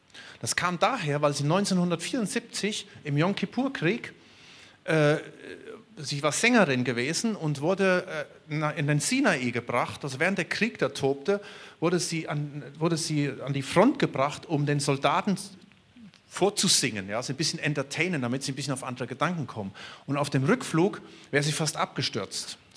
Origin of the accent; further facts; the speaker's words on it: North Rhine-Westphalia, Germany; moved away as an adult; now in Spain; Ich war damals da oben in meiner Heimat, mit meinen lieben Siegerländer Landsleuten